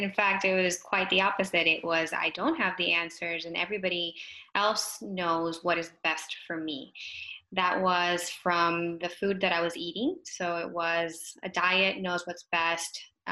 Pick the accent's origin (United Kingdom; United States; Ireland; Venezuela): Venezuela; I'm originally from Venezuela. And so right after I graduated from college, where I studied marketing and PR, I moved back to Venezuela for 2 years.